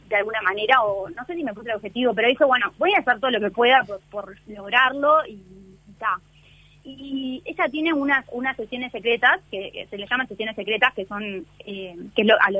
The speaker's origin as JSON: {"language": "Spanish", "country": "Uruguay", "said": "sabía que nunca iba a poder ir porque soy de Uruguay"}